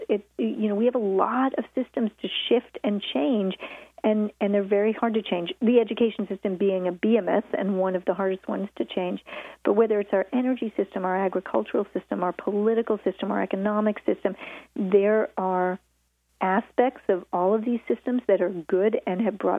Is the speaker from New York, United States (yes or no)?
yes; Manhattan, New York, United States; Oh, I come from Manhattan. I have.